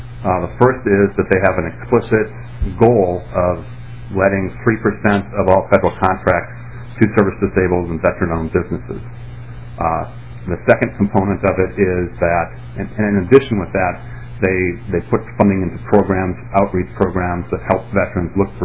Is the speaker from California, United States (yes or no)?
no; St. Paul, Minnesota, United States; I grew up in St. Paul.